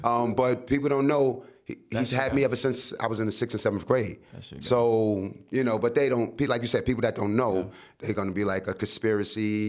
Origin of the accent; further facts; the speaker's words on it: Brooklyn, New York, United States; I'm from Brooklyn. I'm originally from Brownsville, Brooklyn.